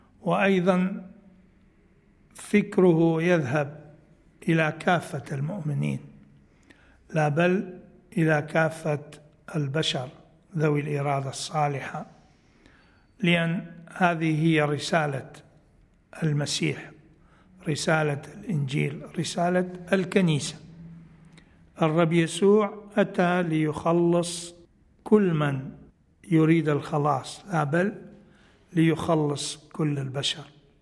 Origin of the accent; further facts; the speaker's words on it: Iraq; وأنا كعراقي أيضا نشكره من صميم القلب